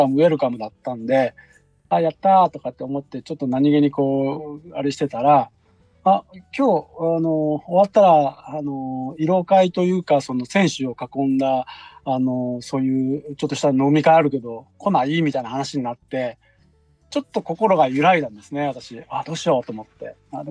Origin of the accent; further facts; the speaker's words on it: Kanda, Fukuoka, Japan; うちの田舎って福岡県の神田町ってとこなんですね。で、その隣町が、行く橋市があって